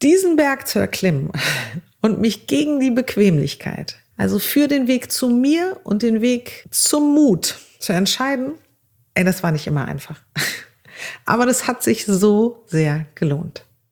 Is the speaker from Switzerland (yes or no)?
no; Azerbaijan; now in Germany; Ich bin 40 Jahre alt, armenischer Abstammung, und ich wurde aber in Aserbaidschan geboren und bin dort in ganz, ganz einfachen Verhältnissen groß geworden.